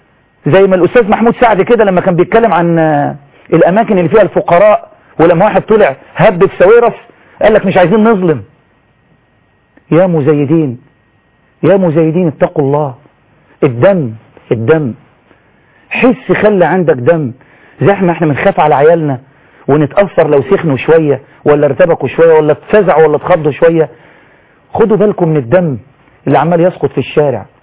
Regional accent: Egypt; كان احنا كمصريين

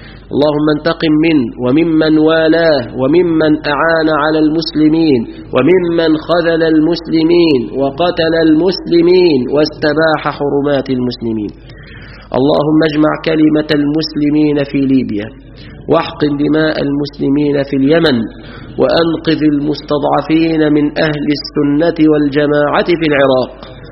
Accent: Egypt

